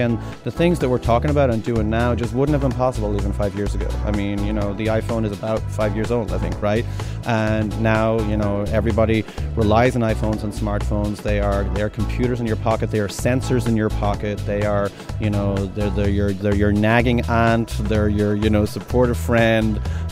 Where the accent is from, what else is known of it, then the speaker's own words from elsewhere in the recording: Ireland; moved away as an adult; now in United States; Well, obviously, I'm not from Alabama. I'm from Ireland. I came here 20 years ago.